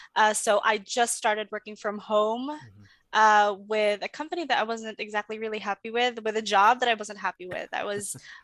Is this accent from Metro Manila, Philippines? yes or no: no; Cagayan de Oro, Northern Mindanao, Philippines; I'm in Cagayan de Oro. And back then, it wasn't really that bad. But very recently, it just started getting worse and worse.